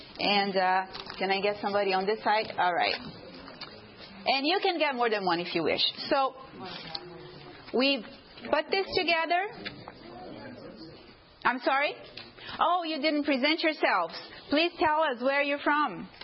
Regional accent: Brazil; now in United States; I'm from Brazil originally.

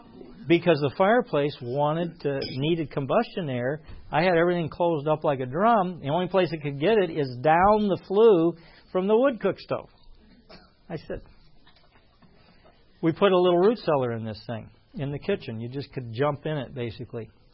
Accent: California, United States; We came from California. Well, where's all the snow end up?

